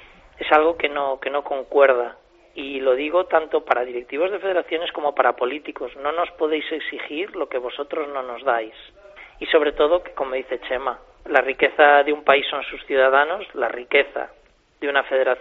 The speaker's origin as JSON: {"language": "Spanish", "town": "Santiago de Compostela", "region": "Galicia", "country": "Spain", "said": "Yo seguiré siendo compostelano y gallego."}